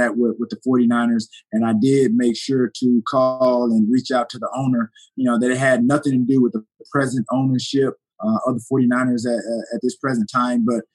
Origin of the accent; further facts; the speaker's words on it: Alexander City, Alabama, United States; And so, again, going back to my hometown, Alexander City, Alabama, obviously, like I said, I'm minutes away. I'm south of Birmingham. I'm north of Montgomery.